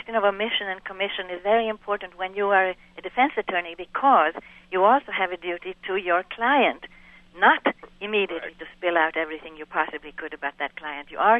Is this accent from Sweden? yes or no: yes; Sweden; I come from Sweden